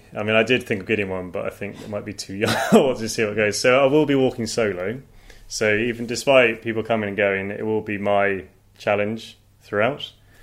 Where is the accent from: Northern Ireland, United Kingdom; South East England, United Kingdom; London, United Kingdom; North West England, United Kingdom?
South East England, United Kingdom; Petersfield; I grew up in the South Downs here in Petersfield, so I know I really value the great outdoors, always have, and probably been quite spoiled.